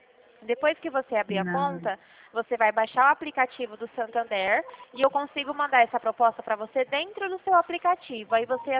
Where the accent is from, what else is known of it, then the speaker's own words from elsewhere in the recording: Dracena, São Paulo, Brazil; não sou de Vitória da Conquista, sou aqui de Dracena